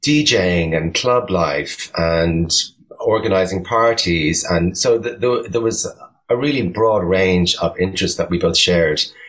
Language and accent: English; Dublin, Leinster, Ireland; now in Brooklyn, United States; Yeah, so I grew up in Dublin, but ended up, and I'm living in Brooklyn.